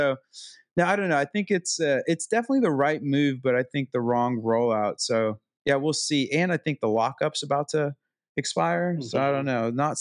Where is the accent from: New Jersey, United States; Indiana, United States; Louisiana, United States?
Indiana, United States; Indianapolis; It's Indianapolis. It's my hometown.